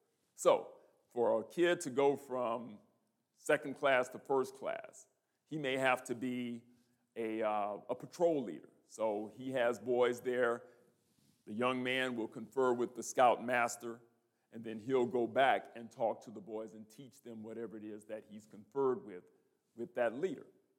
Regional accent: Lake Charles, Louisiana, United States; As I grew up in Lake Charles, the church that we went to, it was basically our boys' youth program.

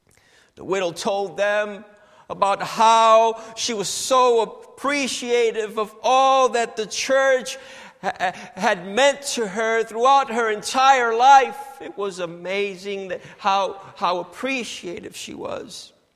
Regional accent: New York, United States; Actually, I'm a New Yorker

